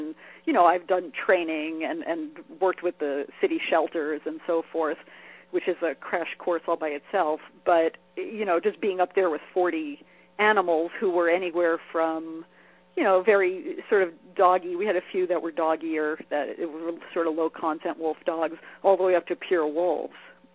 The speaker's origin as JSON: {"language": "English", "town": "Brooklyn", "region": "New York", "country": "United States", "tie": "born or raised there", "moved": "as an adult", "lives_now": "Los Angeles, United States", "said": "I grew up in New York, in Brooklyn, and I moved out to L.A. From Brooklyn to Hollywood."}